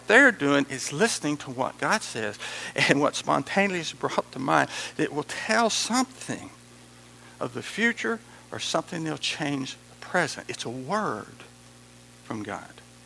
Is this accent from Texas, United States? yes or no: yes; Texas, United States; accent: West Texas; I'm from West Texas, and He can't nothing do with it.